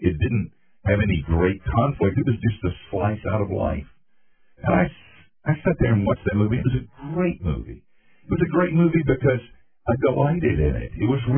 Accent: Asheville, North Carolina, United States; I went back to my hometown of Asheville sometimes. And the last time I was back there, I went to my home church, Trinity Methodist.

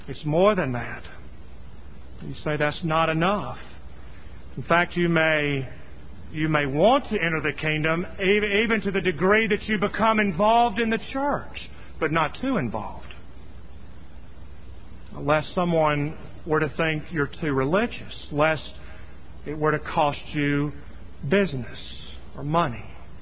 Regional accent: Southern United States, United States; as one Southerner to other Southerners

